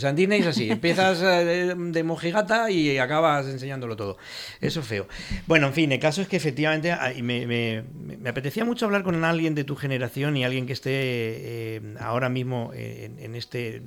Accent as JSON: {"language": "Spanish", "region": "Valencian Community", "country": "Spain", "said": "pues eso como valencianos bueno, nos tiene que honrar."}